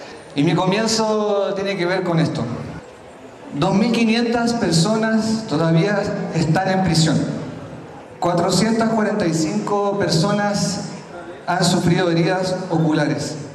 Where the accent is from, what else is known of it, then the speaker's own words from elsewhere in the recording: Valparaíso, Chile; Yo vengo de la región de Valparaíso, ya en Chile, cerca de Santiago, y esta es la provincia de Petorca, a 2 horas de Santiago, muy cerquita de la capital, ¿no?